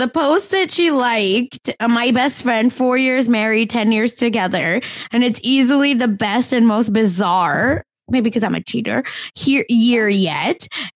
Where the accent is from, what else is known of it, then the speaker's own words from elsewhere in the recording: India; accent: Indian; My Indian accent has been so thick these past 2 weeks.